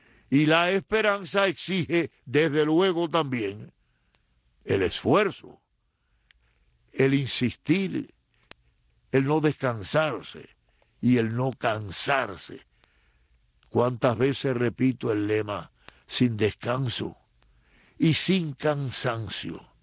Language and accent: Spanish; Santiago de Cuba, Cuba; also born or lived in Havana; now in United States; Pero yo no he podido olvidarme de mi tierra, de mi patria, de mi Instituto de Segunda Enseñanza de Santiago de Cuba, de la enseñanza primaria, de los maestros, de La Habana, de la Escuela de Derecho